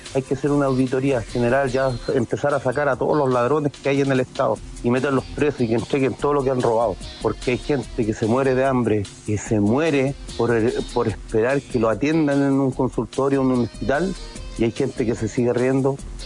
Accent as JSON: {"language": "Spanish", "country": "Chile", "said": "yo soy un chileno más que me da vergüenza"}